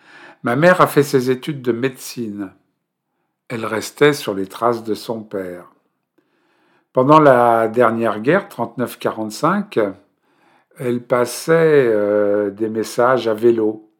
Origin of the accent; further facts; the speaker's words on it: Paris, Île-de-France, France; born there; Pour ma part, je suis né à l'Hôtel Dieu, à Paris 4e, tout près de Notre-Dame, sur l'île de la Cité. Ma mère a accouché de moi le 21 septembre 1948.